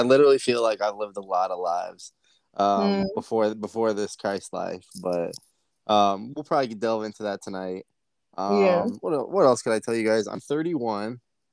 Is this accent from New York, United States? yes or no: no; Ohio, United States; I grew up in Midwest Ohio, that is the Midwest, Northwest Ohio. It's very rural. It's a very small place.